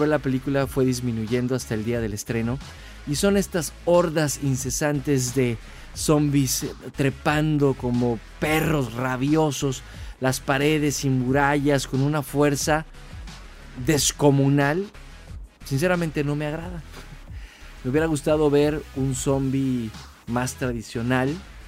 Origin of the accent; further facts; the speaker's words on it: Mexico; como país y como mexicano, pues como que sí me da un orgullo decir